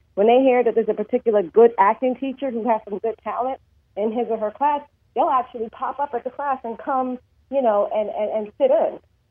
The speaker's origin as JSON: {"language": "English", "region": "New Jersey", "country": "United States", "tie": "born or raised there", "said": "I'm a Jersey girl, born and raised in Jersey. So I like to give a shout out to all my people in Jersey."}